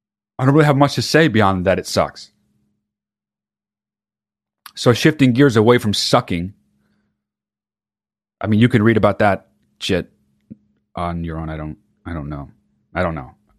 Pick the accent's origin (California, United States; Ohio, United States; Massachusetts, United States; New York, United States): California, United States; I grew up in California, and when a place that doesn't usually get a kind of weather gets that kind of weather, people act so fucking crazy.